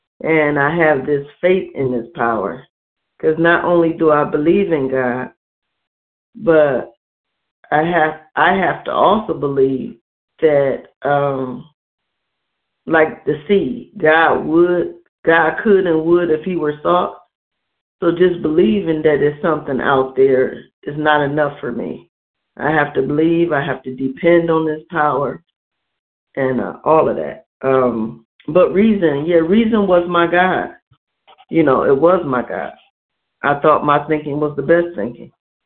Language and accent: English; Cleveland, Ohio, United States; I'm from Cleveland, Ohio.